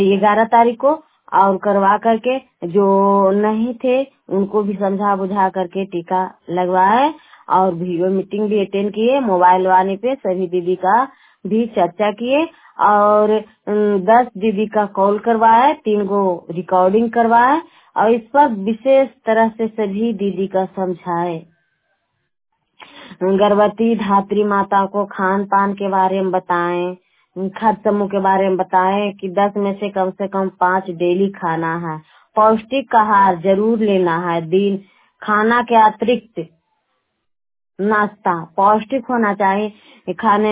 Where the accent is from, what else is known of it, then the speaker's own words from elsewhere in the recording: Bihar, India; और मेरा ब्लॉक हुआ सर मेरा जिला नालंदा।